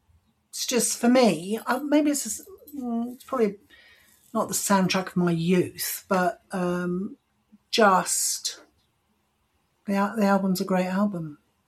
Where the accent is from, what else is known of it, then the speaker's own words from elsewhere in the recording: South West England, United Kingdom; I remember going into a record shop where I grew up in North Devon